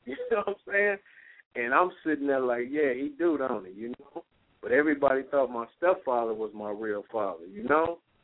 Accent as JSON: {"language": "English", "town": "Detroit", "region": "Michigan", "country": "United States", "tie": "born or raised there", "moved": "as an adult", "said": "I had moved from my hometown, Detroit, in 89 and went down to Ohio, man"}